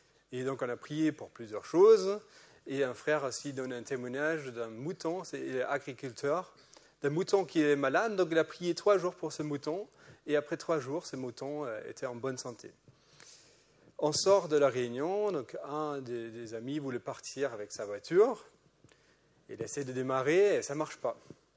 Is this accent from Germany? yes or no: yes; Germany; accent: German; French is a second language; j'ai un accent allemand parce que je suis allemand.